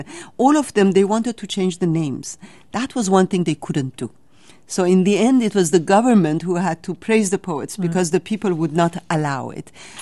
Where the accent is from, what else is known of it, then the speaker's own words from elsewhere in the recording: Washington, District of Columbia, United States; Of course, I noticed in Washington, D.C., my hometown, that we have monuments to many great people